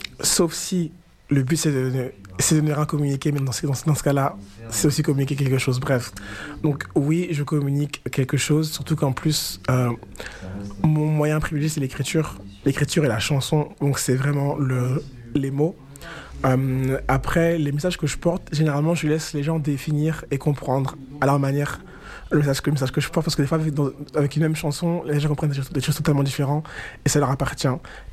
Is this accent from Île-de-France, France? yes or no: no; Noyon, Hauts-de-France, France